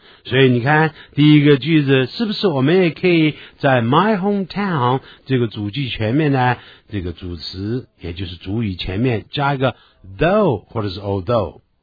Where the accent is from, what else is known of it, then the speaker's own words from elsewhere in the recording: China; 咱们中国人呢最喜欢说虽然怎么样但是怎么样